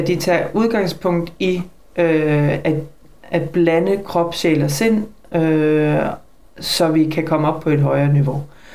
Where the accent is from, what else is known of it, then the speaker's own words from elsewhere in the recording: Vojens, Region of Southern Denmark, Denmark; Men jeg kommer som sagt fra Vojensag, så det er en stor forbedring.